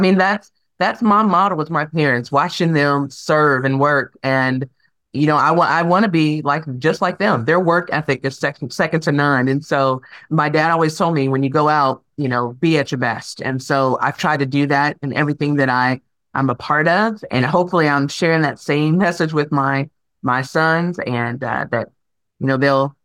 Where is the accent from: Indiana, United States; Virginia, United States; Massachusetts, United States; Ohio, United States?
Indiana, United States; Evansville; Oh, okay. Definitely, yes. Born and raised here. My parents actually were, you know, from this area as well.